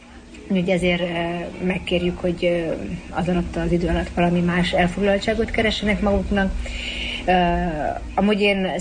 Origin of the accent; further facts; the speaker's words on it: Transylvania, Romania; now in Canada; Nekem a magyar nyelv az, annak ellenére, hogy én erdélyi vagyok, nagyon fontos